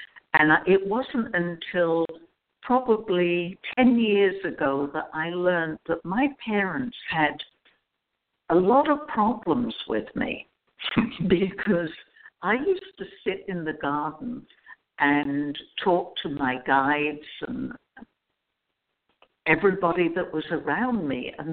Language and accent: English; Somersham, East of England, United Kingdom; born there; where I was born in Cambridge, in a place called Somersham.